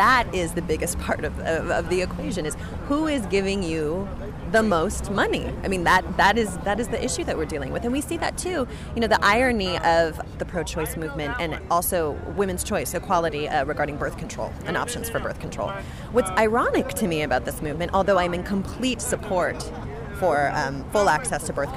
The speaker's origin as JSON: {"language": "English", "region": "New York", "country": "United States", "said": "You know, I'm a New Yorker."}